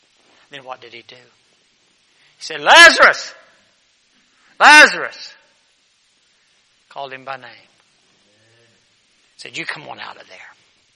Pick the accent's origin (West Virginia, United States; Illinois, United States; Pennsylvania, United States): West Virginia, United States; I grew up in West Virginia, so I think of the flash floods we used to have.